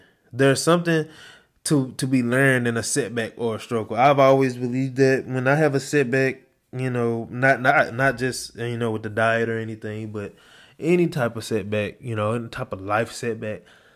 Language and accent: English; Mississippi, United States; just growing up in Mississippi, you know, you kind of see it.